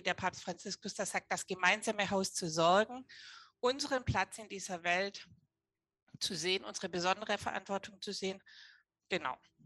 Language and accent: German; Cameroon; also born or lived in Africa; ich bin ja in Kamerun groß geworden und habe sehr gerne und lange in Afrika gelebt